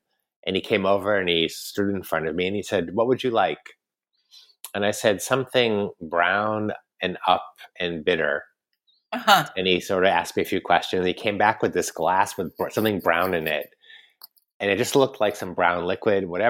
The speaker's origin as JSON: {"language": "English", "country": "United States", "moved": "as an adult", "said": "One thing I haven't adjusted to, I've been here 20 years, is eating late. So I'm American."}